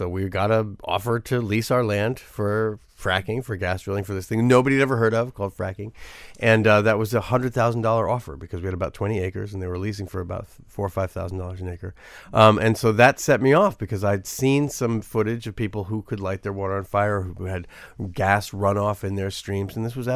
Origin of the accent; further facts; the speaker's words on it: New York City, New York, United States; And I grew up in New York City as an activist with ACT UP, anti-apartheid movement back in the day.